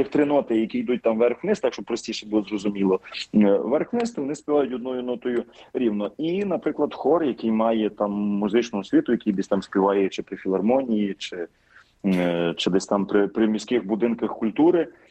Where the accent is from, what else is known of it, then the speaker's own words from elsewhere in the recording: Ternopil Oblast, Ukraine; бо я родом з Тернопільщини, тому все життя до семінарії співав галицькі гласи